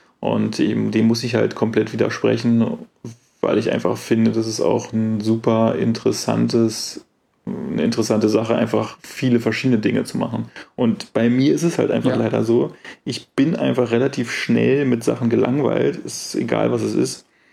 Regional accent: Germany; accent: German; German is a second language; now in Australia; Australiern da spreche, versuche ich mich anzustrengen, so zu reden, dass man vielleicht nicht sofort meinen deutschen Akzent bemerkt.

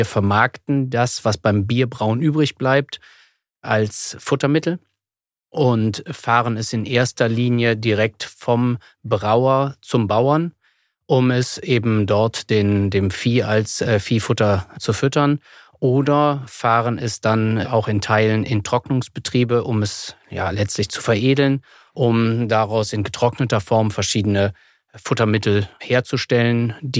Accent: Rhineland, Germany; Bin Familienvater, habe 2 kleine Kinder, wie so als Rheinländer durchaus eine rheinische Frohnatur.

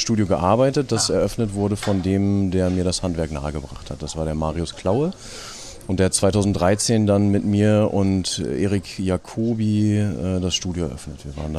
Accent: Braunschweig, Lower Saxony, Germany; ich komme aus Braunschweig

